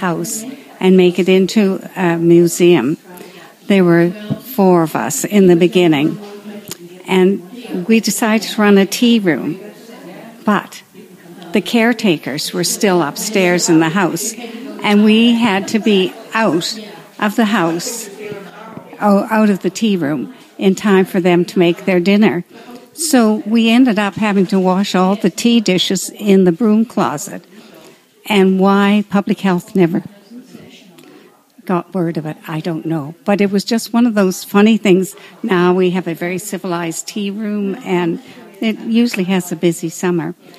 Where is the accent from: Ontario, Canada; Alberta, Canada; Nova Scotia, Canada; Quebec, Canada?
Nova Scotia, Canada; Halifax; but I grew up in Halifax, so we used to come to Bedford quite a bit, and it certainly has grown.